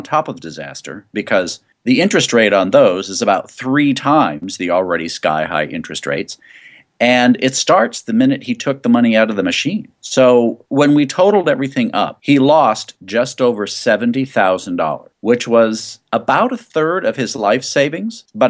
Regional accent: Corpus Christi, Texas, United States; when he moved to Corpus Christi, Texas, which is my hometown, he worked for the independent school district.

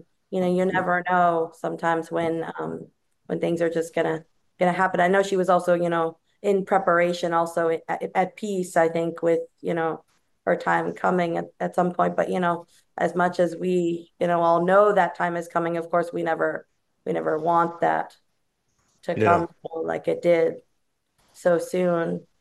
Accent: Manhattan, New York, United States; accent: Southern; moved away as an adult; now in Nashville, United States; I could relate to the accent thing. I picked it up living here about the last 7 years. You can't help it sometimes. And I'm from New York originally, so totally different.

